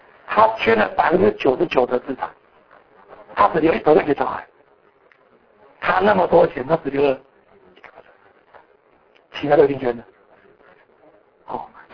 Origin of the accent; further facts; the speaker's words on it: China; 我们中国人比较不喜欢讲这个啦